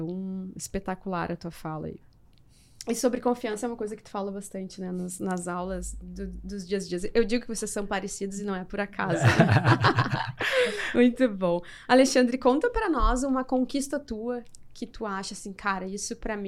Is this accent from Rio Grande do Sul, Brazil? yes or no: yes; Rio Grande do Sul, Brazil; Baita porque somos gaúchos, né? Então quem não é daqui do Rio Grande do Sul tem os gaúchos aí no meio dessa fala.